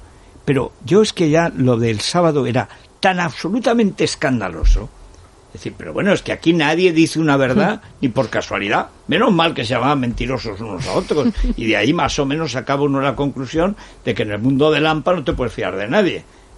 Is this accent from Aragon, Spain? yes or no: yes; Aragon, Spain; yo he visto cantar a … Bronchales al lado de mi pueblo